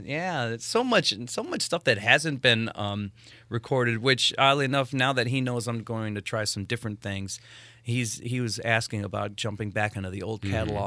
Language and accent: English; East Chicago, Indiana, United States; he grew up in the harbor, and you know, and I grew up in East Chicago, and we both went to, you know, Holy Trinity grade school.